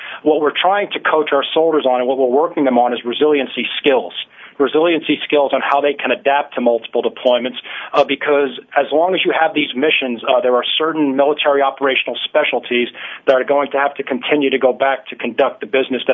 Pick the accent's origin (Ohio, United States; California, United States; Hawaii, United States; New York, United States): New York, United States; No, I grew up in New York, actually.